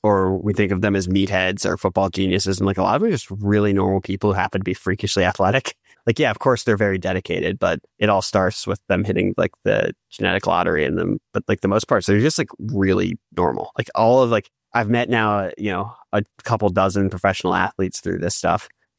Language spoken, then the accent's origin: English; Washington, District of Columbia, United States; Because I grew up in Washington, D.C., and that was my local paper.